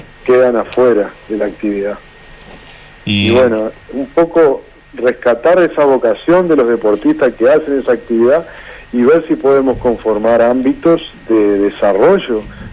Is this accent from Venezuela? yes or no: no; Argentina; Estamos ante la oportunidad como generación o como argentinos